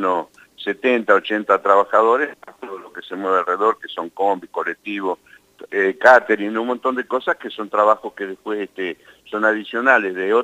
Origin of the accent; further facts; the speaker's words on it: La Pampa, Argentina; lo podamos tener nosotros como pampeanos, como argentinos